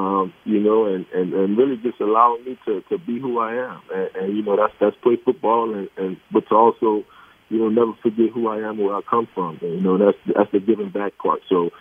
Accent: New Orleans, Louisiana, United States; through my hometown of New Orleans

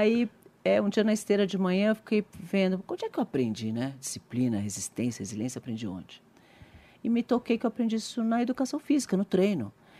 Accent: Brazil; Eu sou brasileira, adoro o Brasil, sou muito patriota.

